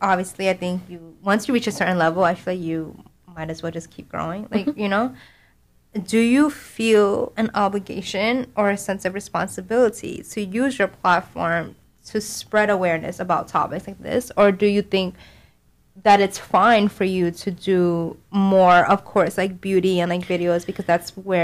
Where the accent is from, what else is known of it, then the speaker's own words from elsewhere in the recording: New York, United States; I think as a New Yorker, time, as we have mentioned, is so precious.